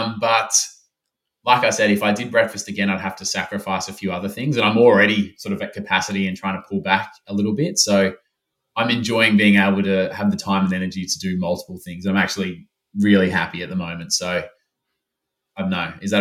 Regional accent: Melbourne, Victoria, Australia; now that I'm back in my hometown of Melbourne

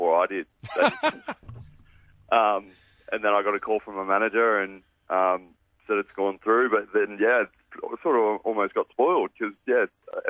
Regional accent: Albury, New South Wales, Australia; just a bloke in Albury, growing up in Albury with my family and friends

